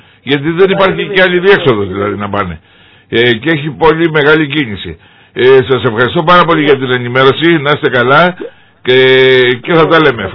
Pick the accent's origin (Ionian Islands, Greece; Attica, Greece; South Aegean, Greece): Ionian Islands, Greece; Zakynthos; στην πατρίδα μου της Ζάκηθο